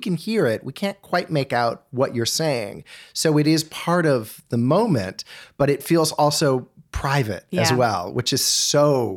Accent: Winnetka, Illinois, United States; I grew up in Winnetka.

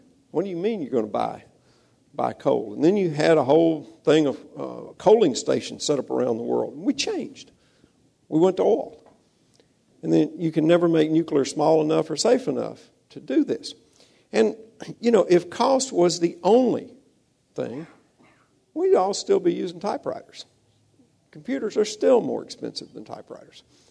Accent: Mississippi, United States; I mean, I know I'm from Mississippi, all sorts of people started planting corn

